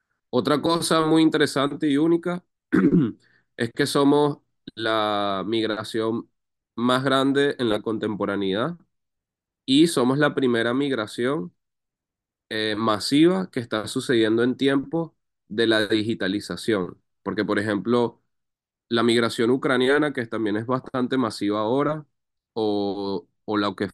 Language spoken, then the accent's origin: Spanish; Venezuela; nosotros como sociedad venezolana somos un híbrido de todo. O sea, ya hay un sincretismo tanto étnico, religioso, racial.